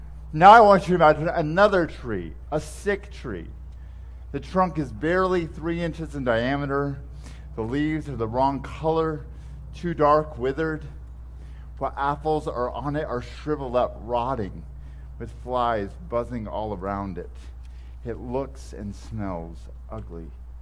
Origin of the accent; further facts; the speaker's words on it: Texas, United States; now in Virginia, United States; One of my favorite things about living in Virginia is that fruit grows on trees. I'm from the Great Plains of Texas, where there are no native trees.